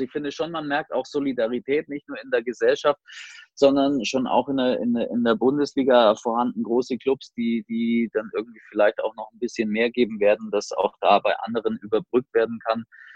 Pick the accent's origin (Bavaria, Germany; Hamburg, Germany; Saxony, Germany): Bavaria, Germany; now in Erlangen, Germany; ich bin ja aus der Nähe hier, ich bin ja in Franken auch, bin aus der Nähe von Nürnberg, da wohne ich in Erlangen